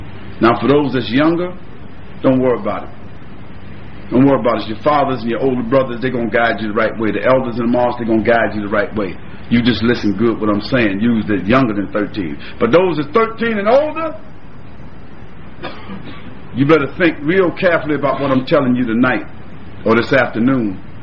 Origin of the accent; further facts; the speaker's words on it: New York, United States; I grew up in Brooklyn. Bed-Stuy, do or die.